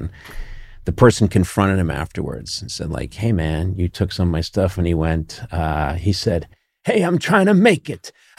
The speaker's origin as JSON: {"language": "English", "country": "Ireland", "said": "I don't. I'm Irish. We hide all that."}